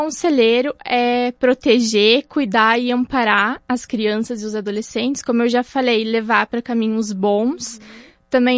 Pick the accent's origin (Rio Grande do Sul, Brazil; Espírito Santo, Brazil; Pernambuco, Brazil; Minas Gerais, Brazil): Rio Grande do Sul, Brazil; Lagoa Vermelha; eu nasci, eu me criei em Lagoa Vermelha, como todos dizem, que eu bebi água da bica.